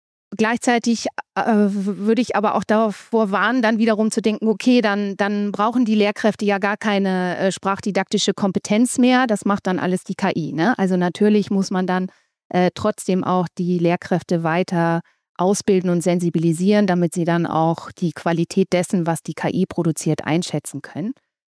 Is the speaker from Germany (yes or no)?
yes; Schleswig-Holstein, Germany; Schleswig-Holstein ist auch mein Heimatbundesland.